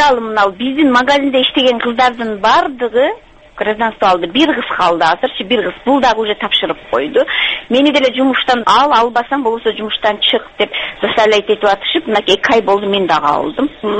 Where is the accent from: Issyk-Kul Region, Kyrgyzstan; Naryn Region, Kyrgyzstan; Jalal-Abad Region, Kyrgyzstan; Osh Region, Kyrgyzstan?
Osh Region, Kyrgyzstan; Osh; мен өзүм Оштон болом, түн ичинде ошто көчөгө чыгыш кыйын деп атат.